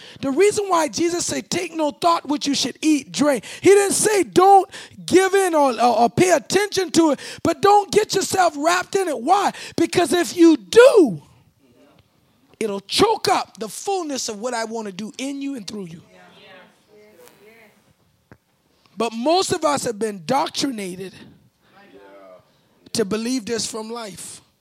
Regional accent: Charleston, South Carolina, United States; This is where I was brought up. We eat like this. I'm from Charleston.

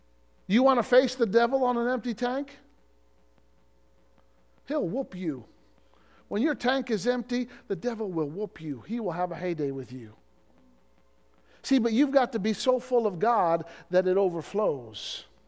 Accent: Illinois, United States; By my house growing up in Illinois, there were three or four truck stops within 5 or 6 miles of each other.

